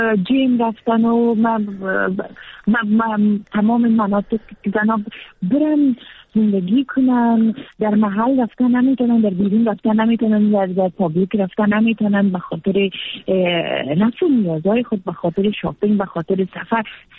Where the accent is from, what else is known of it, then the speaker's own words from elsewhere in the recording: Afghanistan; ما در جامعه افغانستان به دنیا آمدیم، بزرگ شدیم